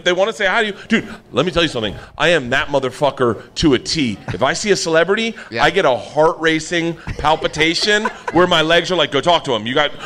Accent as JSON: {"language": "English", "region": "Florida", "country": "United States", "said": "Dude, I'm from Florida. … will always be a celebrity in my book."}